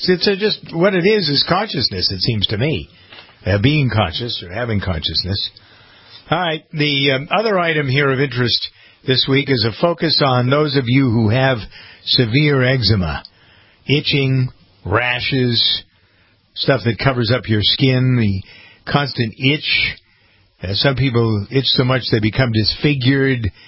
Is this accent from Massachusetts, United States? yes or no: yes; Framingham, Massachusetts, United States; the research was done here in Framingham, my hometown